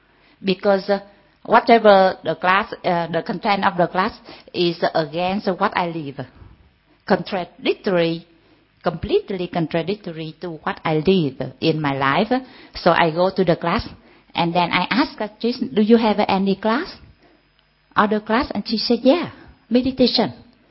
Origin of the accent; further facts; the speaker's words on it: Vietnam; I'm from Vietnam.